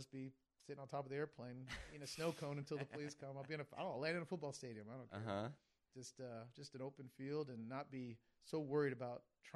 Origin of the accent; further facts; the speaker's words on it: Yuma, Arizona, United States; I guess I grew up in Yuma